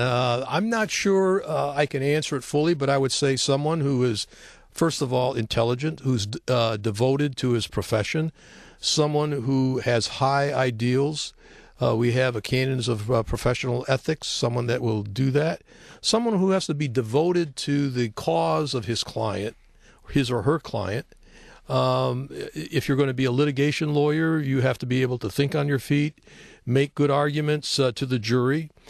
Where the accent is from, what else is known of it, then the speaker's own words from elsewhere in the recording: Dearborn, Michigan, United States; born there; Well, I was born in Dearborn, Michigan, as you indicated. My parents were immigrants to this country.